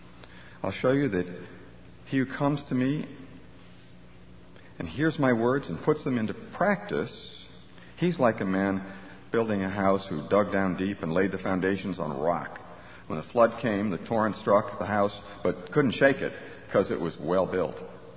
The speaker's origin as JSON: {"language": "English", "region": "New York", "country": "United States", "tie": "born or raised there", "said": "But I guess I'm in Mississippi now, and we're way down in the sticks or something. I grew up in New York State, and we didn't have a great image of Mississippi."}